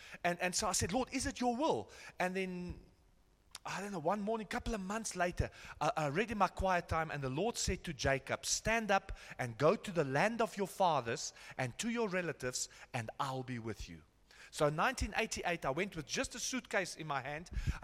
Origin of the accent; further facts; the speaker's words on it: Krugersdorp, Gauteng, South Africa; born there; Yeah, I was born in Krugersdorp, and I had one desire when I was here and a young man.